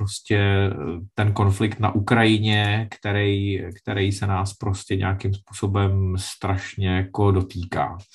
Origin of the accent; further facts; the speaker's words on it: Děčín, Ústí nad Labem Region, Czechia; vyrůstal jsem v Děčíně a což je takový jako relativně nepodstatný město v České republice, tehdy československý